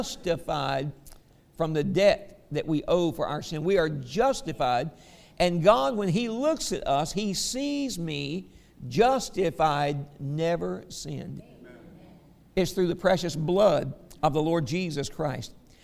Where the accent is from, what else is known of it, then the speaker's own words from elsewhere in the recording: the South, United States; We're from the South, all right? We like stuff like that.